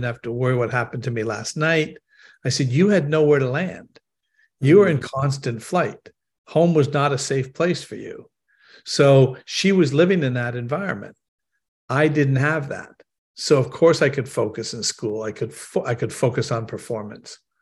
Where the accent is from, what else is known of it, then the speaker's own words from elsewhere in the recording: Canada; I'm originally from Canada.